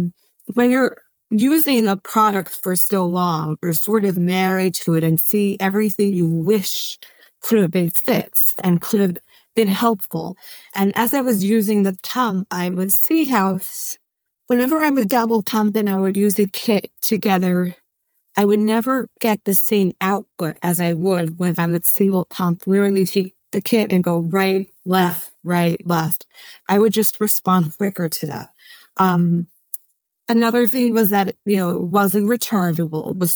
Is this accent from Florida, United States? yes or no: no; New York, United States; I'm originally from New York and I would travel. My job was in the city.